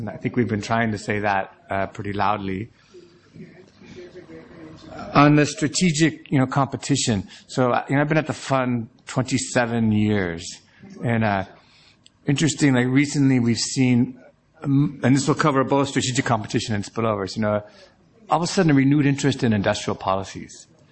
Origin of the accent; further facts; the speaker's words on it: California, United States; But I'd like to say I grew up in California. I tend to be an optimist.